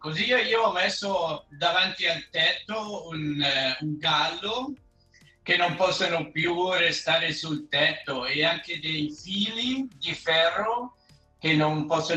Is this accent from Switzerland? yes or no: yes; Switzerland; born there; Io sono nato qui in Svizzera interna, anche il mio papà, ma il mio nonno è arrivato a Uznach. Era un magnan.